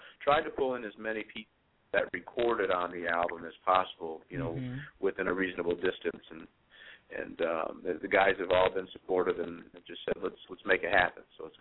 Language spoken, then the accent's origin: English; Lansing, Michigan, United States; we're going to get down right here in Lansing, my hometown